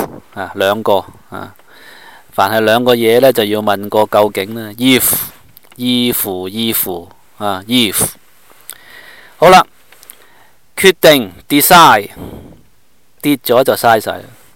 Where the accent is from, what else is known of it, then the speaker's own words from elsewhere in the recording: Guangdong, China; 但我哋廣東人話啊，咁soft啊，咁舒服啊，我哋都識噶啦